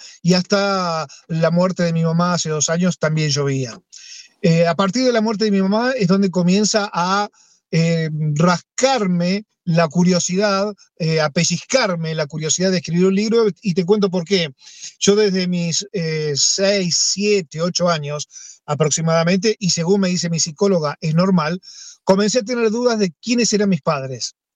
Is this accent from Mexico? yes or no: no; Vicente López, Buenos Aires Province, Argentina; born there; now in Villa Lynch, Argentina; Yo soy de, bueno, ahora estoy viviendo en Villa Lynch, pero sí, nací en Vicente López allá por el año 72